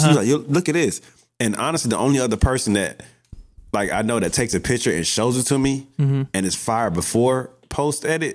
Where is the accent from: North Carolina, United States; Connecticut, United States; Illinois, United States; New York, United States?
New York, United States; Queens; Like we're both from Queens.